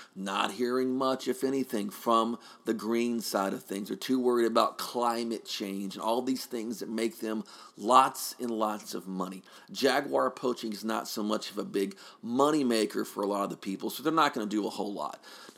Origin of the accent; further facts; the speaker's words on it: Texas, United States; They were very common in parts of my home state of Texas, including near my home.